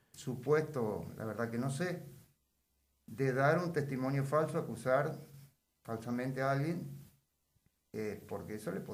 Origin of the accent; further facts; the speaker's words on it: Santa Fe, Argentina; Yo soy de Santa Fe.